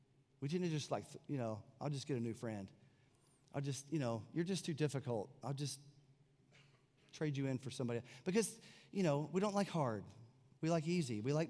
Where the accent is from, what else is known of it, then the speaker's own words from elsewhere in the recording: White Lake, North Carolina, United States; My hometown, White Lake, E-Town, is smaller than our church.